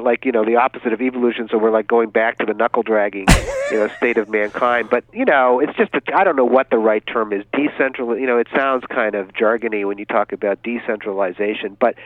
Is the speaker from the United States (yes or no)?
yes; New England, United States; Well, I grew up in New England, of course. Some of my earliest memories are from 1967.